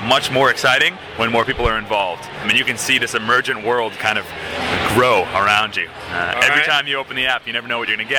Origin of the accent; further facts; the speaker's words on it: Boston, Massachusetts, United States; So we're from Boston. Yeah. We already added in the Citgo sign, Fenway Park, the Prudential Center.